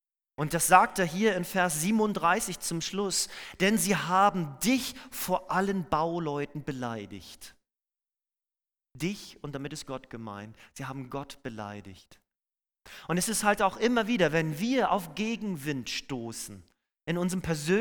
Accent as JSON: {"language": "German", "region": "Schleswig-Holstein", "country": "Germany", "said": "Da, wo ich herkomme, an der Ostküste, sieht es ein bisschen anders aus. Da haben wir sogar die holsteinische Schweiz."}